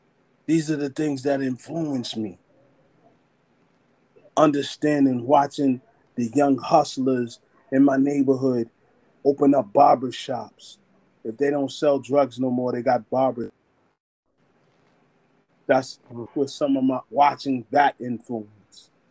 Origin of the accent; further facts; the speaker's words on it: Brooklyn, New York, United States; See, I was that kid from Brooklyn.